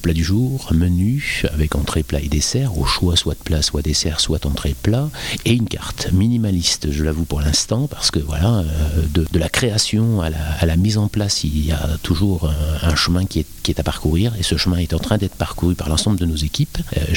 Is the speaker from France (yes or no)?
yes; northern France, France; je viens d'arriver sur l'établissement et en l'occurrence aussi dans la région puisque je viens du nord de la France.